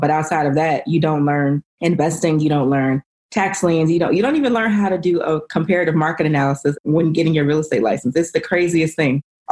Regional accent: Chicago, Illinois, United States; because I'm from Chicago. It's cold and it was just a lot going on.

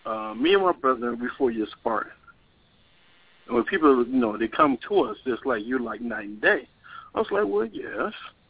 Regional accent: Milwaukee, Wisconsin, United States; I'm from Milwaukee, Wisconsin.

